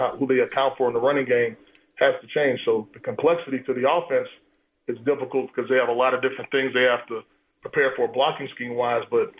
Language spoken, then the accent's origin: English; New York, United States; I grew up watching them all the time. You know, I'm a New Yorker.